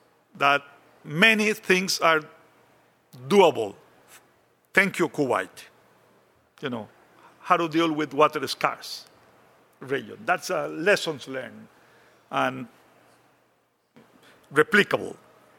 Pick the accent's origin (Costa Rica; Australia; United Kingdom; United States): Costa Rica; we were facing a drought in my homeland. And then, you know, looking around, we invited the Moroccans to come to Costa Rica.